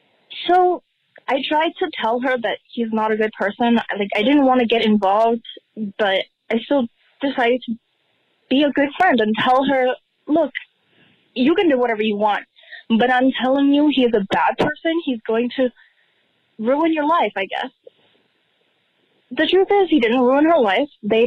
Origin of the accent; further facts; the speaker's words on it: Puerto Rico; I'm 15 years old. I'm from Puerto Rico